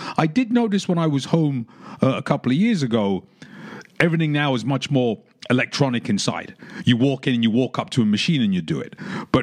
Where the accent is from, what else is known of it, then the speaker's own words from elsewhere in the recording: London, United Kingdom; I grew up in London.